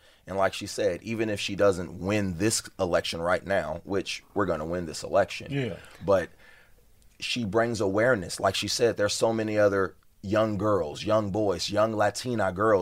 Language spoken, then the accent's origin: English; Compton, California, United States; growing up in Compton, it was always the white boys who came in there, and they already had a certain type of mentality.